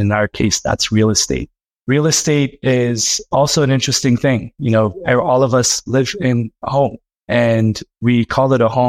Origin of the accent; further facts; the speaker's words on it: Addis Ababa, Ethiopia; So I grew up in a city. I grew up in Addis Ababa, Ethiopia. And I remember growing up, it being a fairly small city where everyone knew everyone.